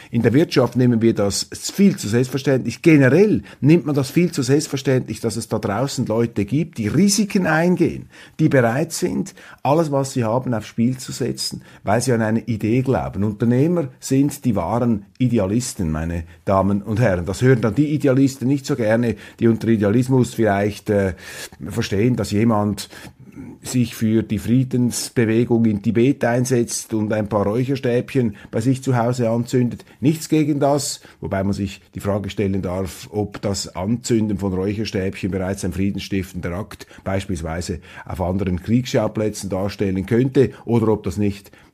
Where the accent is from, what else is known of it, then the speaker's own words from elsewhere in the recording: Switzerland; wir müssen also als Schweizer immer wieder würdigerweise diese Schweiz auch zu bewahren